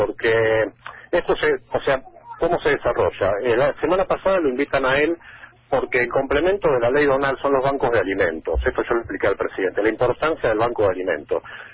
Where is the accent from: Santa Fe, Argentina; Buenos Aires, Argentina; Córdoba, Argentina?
Buenos Aires, Argentina; now in Paraná, Argentina; yo soy porteño, pero vivo en Paraná